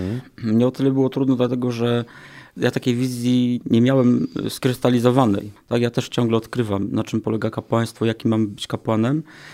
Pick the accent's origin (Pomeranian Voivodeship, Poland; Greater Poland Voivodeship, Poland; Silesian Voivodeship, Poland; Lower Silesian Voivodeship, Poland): Greater Poland Voivodeship, Poland; Raszków; Doświadczenie parafii miałem swojej rodzinnej, pochodzę z parafii w Raszkowie.